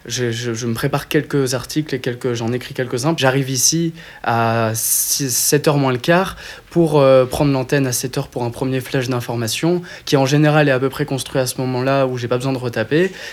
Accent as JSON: {"language": "French", "country": "France", "moved": "as an adult", "lives_now": "Brussels, Belgium", "said": "je suis un Français de 25 ans qui vit à Bruxelles parce qu'il est venu faire des études de journalisme à l'ULB."}